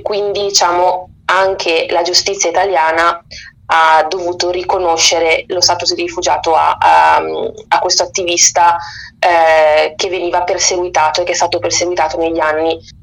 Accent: Mantua, Lombardy, Italy; Io sono di Mantova

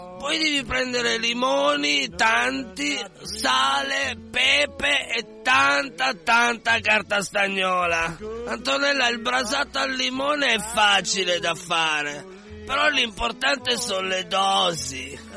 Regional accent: Turin, Piedmont, Italy; ci tenevo a dire che non sono solo di Torino, sono di Porta Palazzo.

